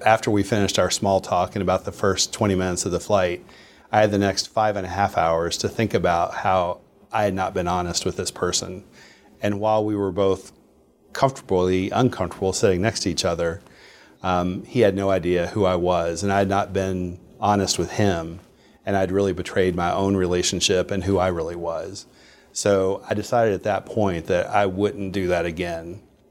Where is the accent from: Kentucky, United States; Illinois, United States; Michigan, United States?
Kentucky, United States; Harlan; I'm from Harlan, Kentucky.